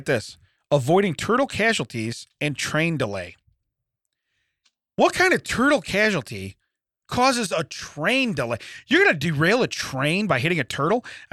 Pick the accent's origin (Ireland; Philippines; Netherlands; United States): Netherlands; I'm from Holland. Isn't it weird?